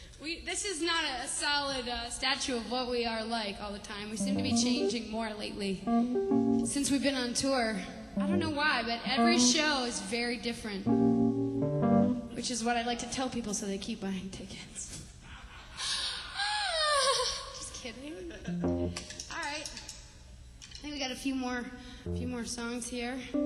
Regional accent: Vermont, United States; See, because we're from Vermont, which is, you know, way up there.

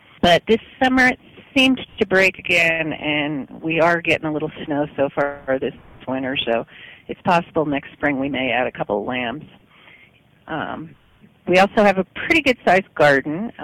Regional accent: New Jersey, United States; I was born and raised in New Jersey, down at the Jersey Shore.

